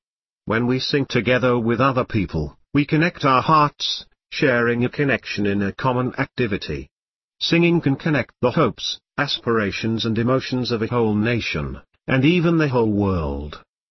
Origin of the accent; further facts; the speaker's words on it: Vitebsk, Vitebsk Region, Belarus; English is a second language; I was born in Vitebsk, Belarus, right after World War II, when the memory of the war was vivid. Not far from my town, which was home to many Jews before the war, were a concentration camp and an extermination camp